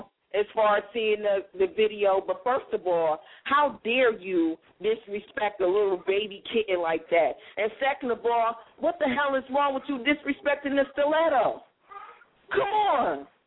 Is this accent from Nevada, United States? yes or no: no; Detroit, Michigan, United States; I'm from Detroit, baby.